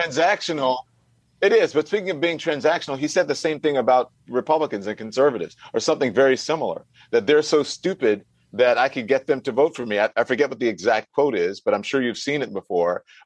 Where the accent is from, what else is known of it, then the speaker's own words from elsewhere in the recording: Louisiana, United States; And I grew up in Louisiana. I've seen a lot of poor white people.